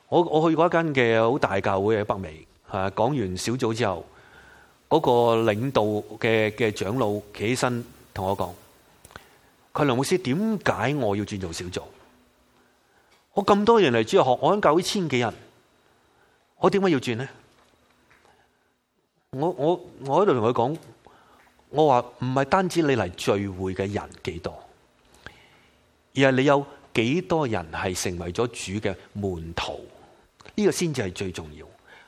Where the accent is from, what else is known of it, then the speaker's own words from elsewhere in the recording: Hong Kong; 但系即系你知道我哋香港人吓，你住喺隔篱邻舍